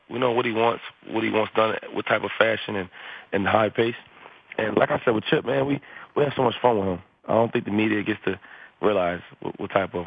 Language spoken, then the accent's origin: English; Harrisburg, Pennsylvania, United States; I'm from Harrisburg, and that's about an hour from Philadelphia, so I'm pretty much home.